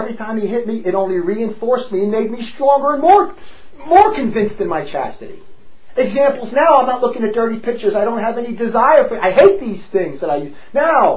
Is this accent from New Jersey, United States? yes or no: yes; Newark, New Jersey, United States; It's just like every guy I grew up with in Newark, New Jersey, is all the same.